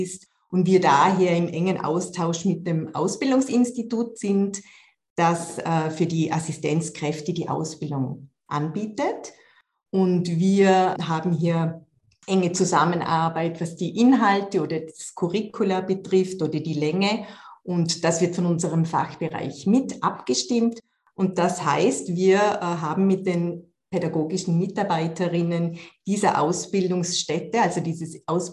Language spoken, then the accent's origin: German; Vorarlberg, Austria; ich komme aus Vorarlberg.